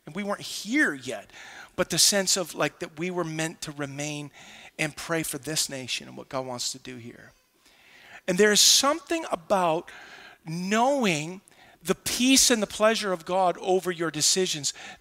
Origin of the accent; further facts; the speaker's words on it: Ottawa, Ontario, Canada; born there; It had never dawned on me before that, like, I was born in Ottawa.